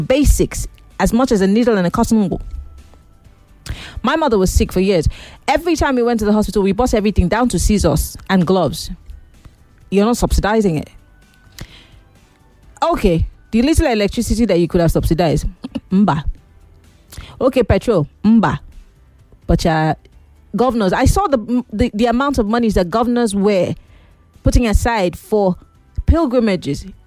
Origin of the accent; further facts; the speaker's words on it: Nigeria; Well, as a Nigerian used to these shenanigans, the government spokesperson will go all over the place